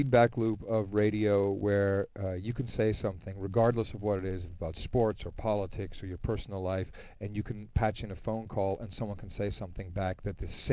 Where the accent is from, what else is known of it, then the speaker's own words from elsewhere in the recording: Netherlands; where I grew up in the Netherlands